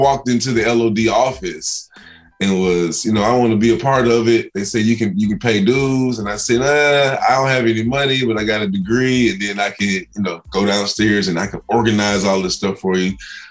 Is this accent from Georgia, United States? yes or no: yes; Atlanta, Georgia, United States; also born or lived in Cleveland, United States; And so being from Atlanta, well, I was born in Cleveland, but I've been down here since I was 6 or whatever. So being an ATLian